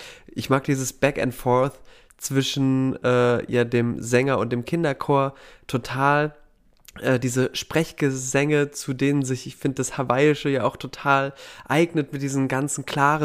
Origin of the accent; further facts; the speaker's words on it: North Rhine-Westphalia, Germany; Ich komme ja aus dem Sauerland, da haben wir auch immer viele Hügel und Wälder gehabt